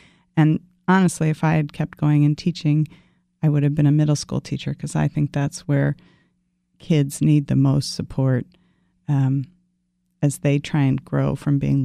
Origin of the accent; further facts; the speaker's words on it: Baltimore, Maryland, United States; So I grew up in Baltimore. I was the only girl. I have three brothers